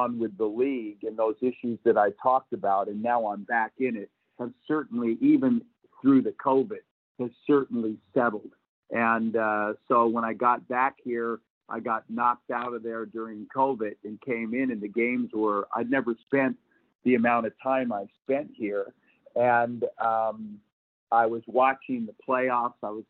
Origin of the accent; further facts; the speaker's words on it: Victoria, Australia; And you go to China and you walk in there and it's like I'm from Victoria, all that, my background